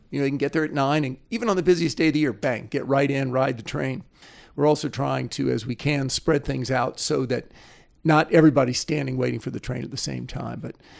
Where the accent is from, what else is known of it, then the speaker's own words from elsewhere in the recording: Florida, United States; And it's because I grew up in Florida back when they were endangered.